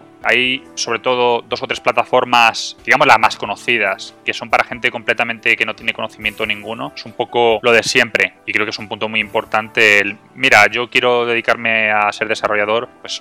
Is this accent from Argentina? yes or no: no; Spain; en mi caso, que soy de España